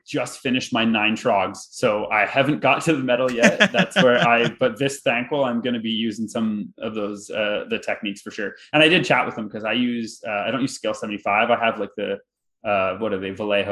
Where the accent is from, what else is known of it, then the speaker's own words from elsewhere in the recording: Canada; I'm from Canada.